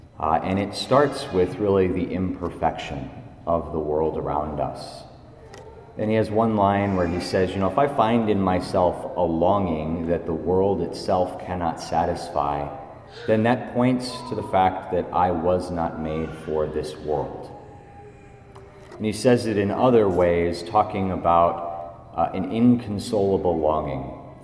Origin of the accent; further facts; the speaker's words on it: Cedar Rapids, Iowa, United States; it's easy to say, well, I'm from Cedar Rapids. My family's lived here for almost 17 years. It's the longest I've lived anywhere. But my dad was in the Air Force, and so we have been all over the place.